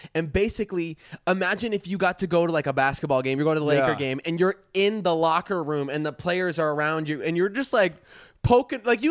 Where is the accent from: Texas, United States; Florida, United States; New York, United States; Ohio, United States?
Florida, United States; Listen, we are two kids from Florida who self-made.